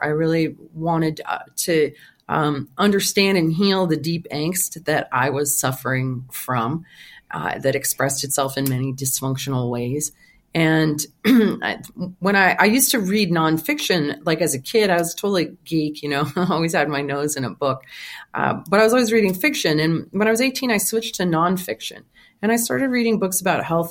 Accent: Vermont, United States; I'm a woman from Vermont waving tuning forks around people as a target.

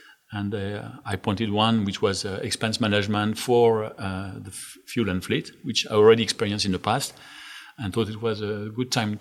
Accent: France; moved away as an adult; So I was born and raised in France.

